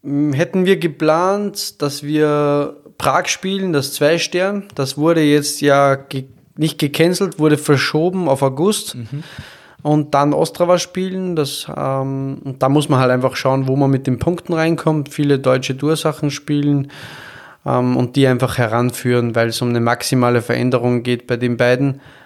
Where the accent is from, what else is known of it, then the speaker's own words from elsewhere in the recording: Austria; weil ich würde nie im Leben als Österreicher hier auf Urlaub fahren